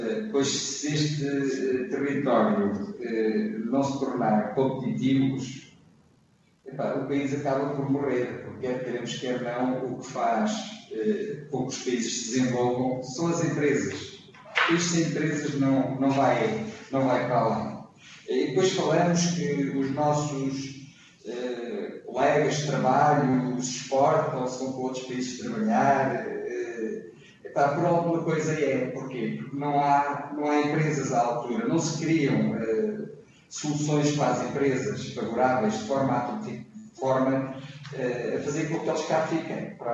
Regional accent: Portugal; Isto custa-me, como português, custa-me.

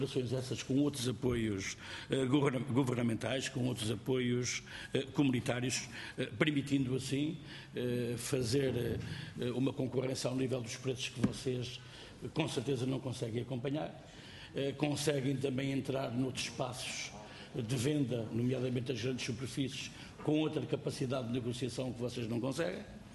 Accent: Leiria, Portugal; Eu próprio sou oriundo do Distrito de Leiria e de uma zona caracterizada também pelo minifúndio, portanto, pela pequena propriedade, pela pequena exploração agrícola.

